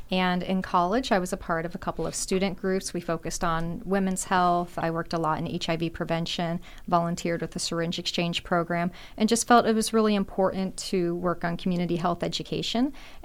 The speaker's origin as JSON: {"language": "English", "town": "West Palm Beach", "region": "Florida", "country": "United States", "tie": "born or raised there", "also_born_or_lived": "St. Louis, United States", "said": "So I grew up in West Palm Beach, Florida, but I was born in St. Louis, Missouri. We moved here to the area when I was seven."}